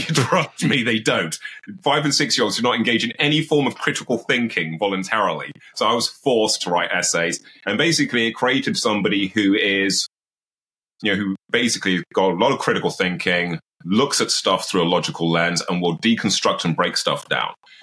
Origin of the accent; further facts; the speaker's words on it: Birmingham, West Midlands, United Kingdom; I grew up in the middle of the poll tax riots era. I grew up in Birmingham, in Bordesley, you know, where the Peaky Blinders are from.